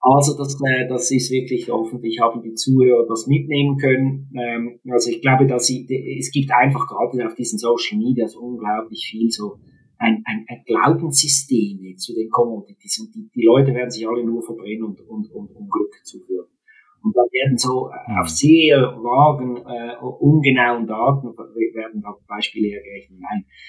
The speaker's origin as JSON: {"language": "German", "country": "Switzerland", "said": "das sage ich als Schweizer"}